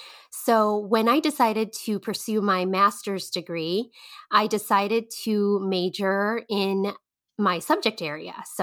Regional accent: Chicago, Illinois, United States; I was raised in Chicago, but I wasn't born in Chicago. I immigrated to the United States as a refugee at a very young age, 11 months old to be exact, and landed in Chicago, Illinois.

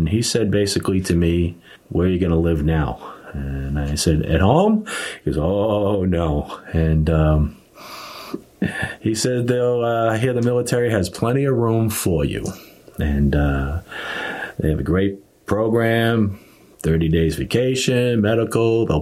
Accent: Massachusetts, United States; It was kind of a natural choice for me to go into the Coast Guard, because I grew up on Cape Cod, and I was on the water all the time.

